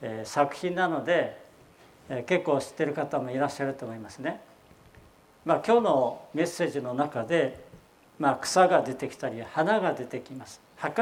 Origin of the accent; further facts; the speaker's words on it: Akita, Japan; 私も秋田出身なので少しだけそのことを注目して聞いていましたけれども